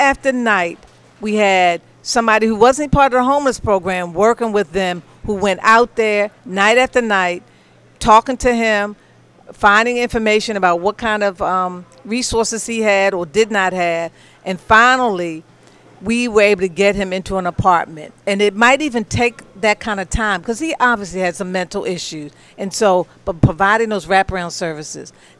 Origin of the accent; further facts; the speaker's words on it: Baltimore, Maryland, United States; I grew up here in Baltimore. I'm a West Baltimore girl.